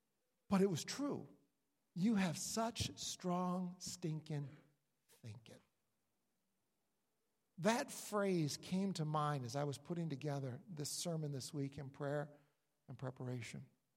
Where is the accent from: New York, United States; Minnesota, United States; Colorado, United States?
New York, United States; Us? I mean, I'm from New York. You call me up here?